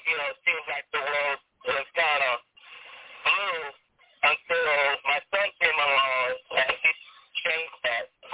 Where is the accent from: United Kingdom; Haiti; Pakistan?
Haiti; English is a second language; moved away as an adult; now in United States; I am 38 years old. I'm originally from Haiti. I've been in the U.S. for about 20-plus years.